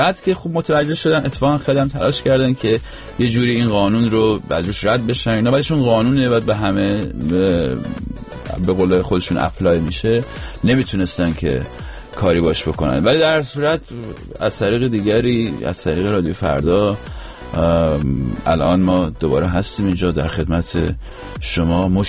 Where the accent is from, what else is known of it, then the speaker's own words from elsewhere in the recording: Rasht, Gilan, Iran; من رشتیم، ادا رشتی رو ملت در بیارن شاکی میشم